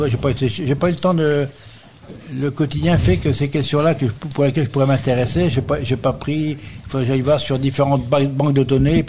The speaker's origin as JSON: {"language": "French", "town": "Cromières", "country": "France", "tie": "born there", "said": "Parce que je suis né à Cromières"}